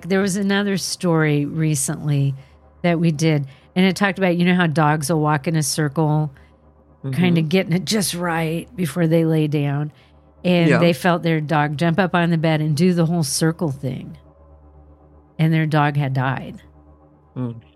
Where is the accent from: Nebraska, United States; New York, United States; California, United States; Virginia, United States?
Nebraska, United States; Holdrege; from Nebraska that instant messaged Carol on Facebook about them growing up in Alma. I grew up in Holdridge in the 60s and 70s.